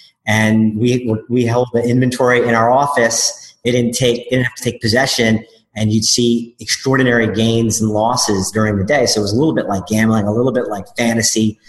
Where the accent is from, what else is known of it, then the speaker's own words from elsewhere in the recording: New Jersey, United States; We grew up together in the Jersey Shore